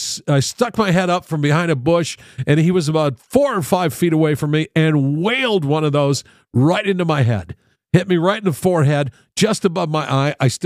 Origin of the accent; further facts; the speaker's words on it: St. Paul, Minnesota, United States; I grew up in St. Paul, Minnesota, in the neighborhood that we lived there. It was an older neighborhood, and they had actually had alleys.